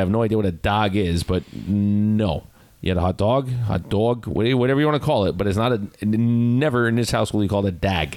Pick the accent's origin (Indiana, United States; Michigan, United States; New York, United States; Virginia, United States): Virginia, United States; Virginia Beach; I was living in Virginia Beach growing up, and my dad was born and raised in Brooklyn.